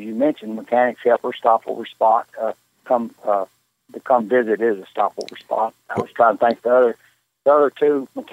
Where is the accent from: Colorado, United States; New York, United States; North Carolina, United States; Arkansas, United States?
Arkansas, United States; Searcy; In my case, I'm from Searcy, Arkansas.